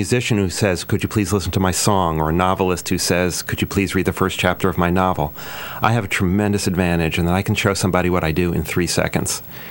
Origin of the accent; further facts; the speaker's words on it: White Plains, New York, United States; Well, I grew up in White Plains, Mamaroneck, New York, and thought I would be a doctor or a chemist or something like that.